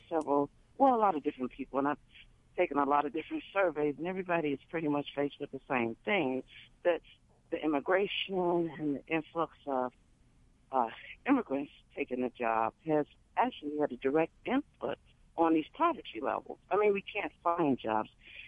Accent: Chicago, Illinois, United States; now in Indiana, United States; I came from Chicago. I was considered the middle class. I was considered the middle class, making over $50,000. Then I came to Indiana with a wage of $11.50 an hour

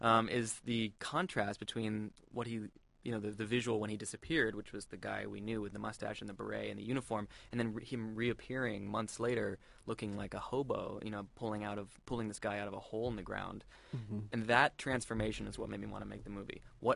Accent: New Hampshire, United States; I'm from New Hampshire originally, nowhere to make a movie set in Iraq in New Hampshire, so...

